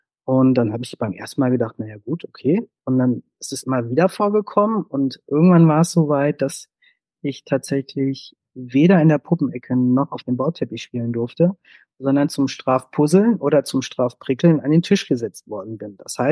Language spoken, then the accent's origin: German; North Rhine-Westphalia, Germany; born there; Ich komme jetzt gebürtig aus dem Sauerland. Das ist durchaus sehr, sehr katholisch. Und ich bin auch in einem katholischen Kindergarten gewesen, Ende der 70er.